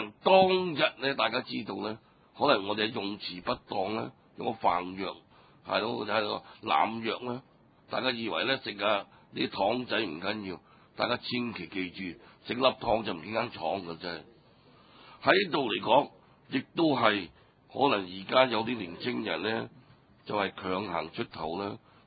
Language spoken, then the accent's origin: Cantonese; China; 大家都緊記得我哋中國人當年